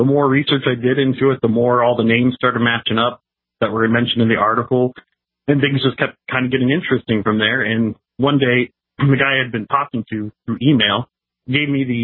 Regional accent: Cleveland, Ohio, United States; And I remember looking, and I'm from Cleveland, so the lake was to my right.

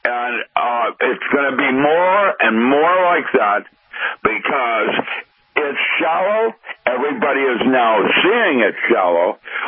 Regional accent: Seattle, Washington, United States; I grew up in Seattle. I remember Redmond before the Microsoft buildings there when I used to go into those fields and hunt rabbit.

